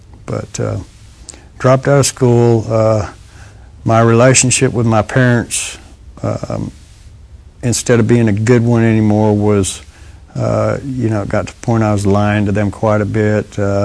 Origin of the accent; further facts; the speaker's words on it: Lubbock, Texas, United States; also born or lived in Oklahoma; I was born in Oklahoma and came here as quick as I could. We moved to Lubbock in 68.